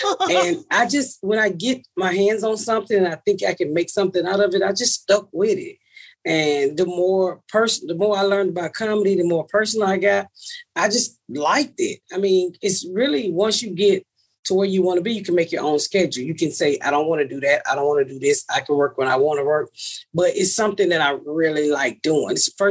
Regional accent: Atlanta, Georgia, United States; I'm from Atlanta, so I'm 49 years old.

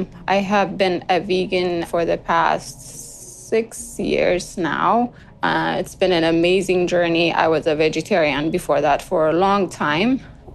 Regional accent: Bole, Addis Ababa, Ethiopia; I grew up in Ethiopia around Bole area, by the airport area.

